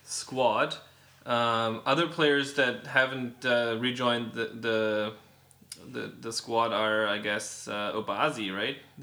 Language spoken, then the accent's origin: English; Baden-Württemberg, Germany; Well, Steffi Graf is actually from my hometown, and Boris Becker is only a couple minutes away.